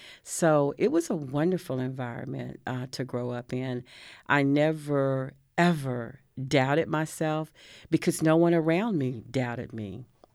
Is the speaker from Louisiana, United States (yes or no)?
no; Palestine, Texas, United States; Well, I am a Texas native. I was born in Palestine, Texas, which is almost exactly 2 hours due east of Waco, and born and raised there, small town of about 18,000 people.